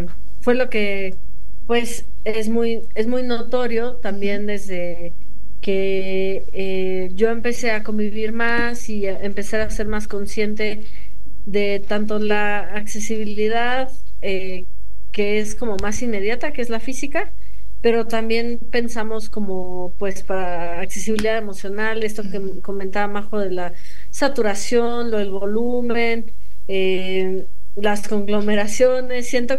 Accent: Mexico City, Mexico; also born or lived in Mérida / Cuernavaca; yo soy de Ciudad de México, nací aquí. Pero digo así porque me fui a Mérida, al sur del país, luego a Cuernavaca

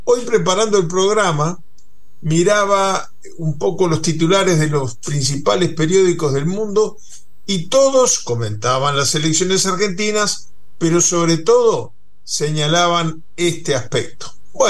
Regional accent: Uruguay; felicitarlos como uruguayos

